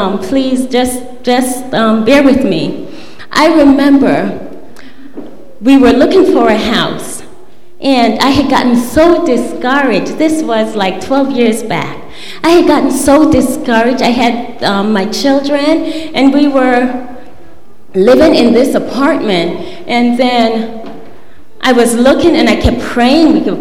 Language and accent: English; Jamaica; moved away; There were 10 of us, and we're originally from Jamaica.